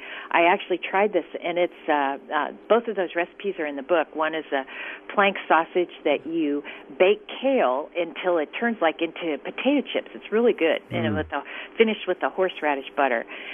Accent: Cincinnati, Ohio, United States; or I know I grew up in Cincinnati. When I go back, you know, Cincinnati is really a great ice cream town.

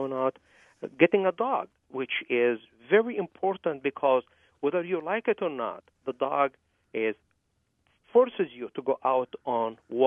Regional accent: Egypt; now in United States; I was born and raised in Egypt. I came here, and it was a shocking experience for me to be in Wisconsin for the first couple of winters.

